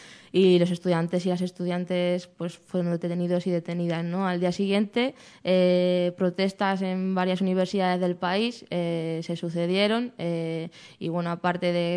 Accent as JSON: {"language": "Spanish", "town": "Alcorcón", "region": "Community of Madrid", "country": "Spain", "said": "Pues que somos de Alcorcón, es normal que estemos en nuestro barrio, ¿no?"}